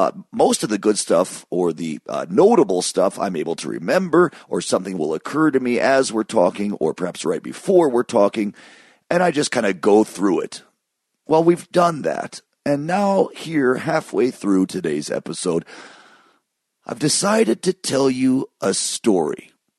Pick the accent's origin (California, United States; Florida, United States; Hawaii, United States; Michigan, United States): Michigan, United States; Ann Arbor; moved away as an adult; now in New York City, United States; Well, I moved from Ann Arbor, Michigan, where I spent most of my young years, age 4 to 18. I moved from there to New York City at age 18.